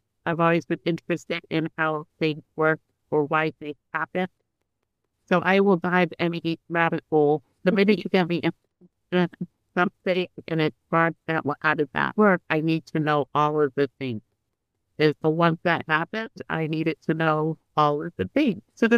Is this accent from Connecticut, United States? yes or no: yes; Scotland, Connecticut, United States; So I grew up in Scotland, Connecticut.